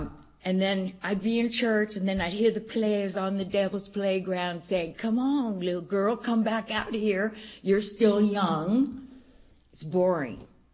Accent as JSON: {"language": "English", "town": "Munds Park", "region": "Arizona", "country": "United States", "tie": "born or raised there", "said": "I was raised in Flagstaff, south of Flagstaff in Munns Park. And in 1967, we were one of three families that lived there."}